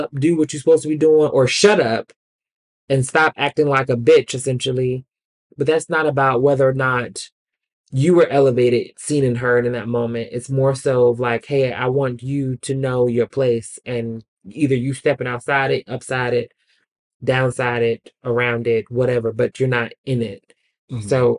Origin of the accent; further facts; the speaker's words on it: the South, United States; I'm from the South.